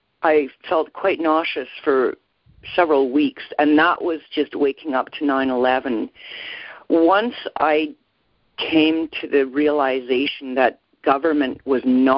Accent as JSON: {"language": "English", "town": "Edmonton", "region": "Alberta", "country": "Canada", "tie": "born or raised there", "said": "I was born and raised in Canada, in Edmonton, Alberta, to be more precise, from parents who came from Germany. They immigrated to Canada in the early 1950s."}